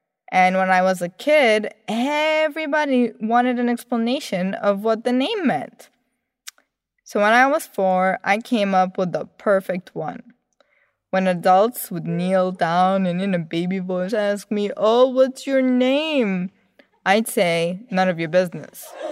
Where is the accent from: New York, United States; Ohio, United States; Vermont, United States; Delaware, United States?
Vermont, United States; and I'm from Vermont.